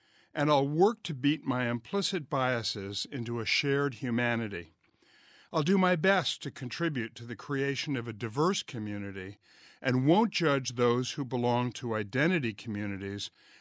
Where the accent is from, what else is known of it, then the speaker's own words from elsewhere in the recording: Vermont, United States; Like the few obese kids I knew growing up in Vermont or later at prep school, the only imposed identity I've ever known in my 73 years has been as a fat person.